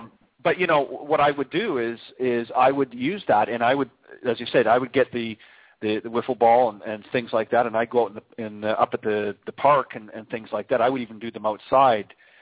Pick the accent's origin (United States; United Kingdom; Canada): Canada; I'm obviously originally from Canada, and we have a very limited golf season